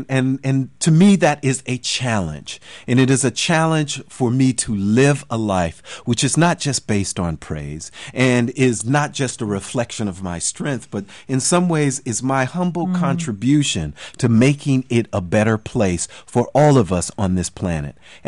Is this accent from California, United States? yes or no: yes; Oakland, California, United States; When I was a child, I lived in the projects in Oakland called Tassafaranga Project.